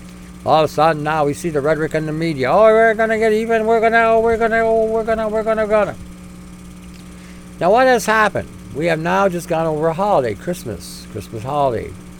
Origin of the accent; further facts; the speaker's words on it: Canada; We're Canadian.